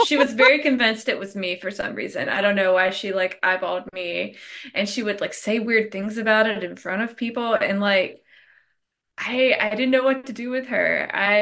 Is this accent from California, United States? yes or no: no; Vidalia, Georgia, United States; I'm from Southeast Georgia. It's Vidalia, Georgia